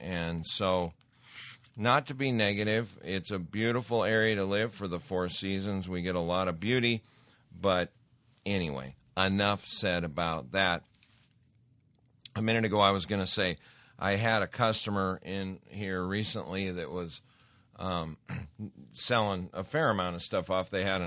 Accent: Montana, United States; And I've mentioned I grew up in Montana. I've seen some pretty harsh, nasty winters.

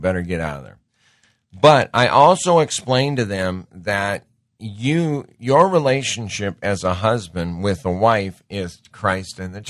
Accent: Montana, United States; And because I grew up in Montana and went to college in Bozeman, I got to test these things out in snow like you can't believe.

